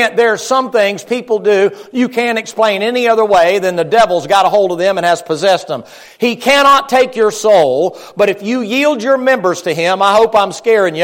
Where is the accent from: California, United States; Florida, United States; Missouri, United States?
Florida, United States; I'm from Florida, so I'm up here, so I'm bundled up like a stinking snow bunny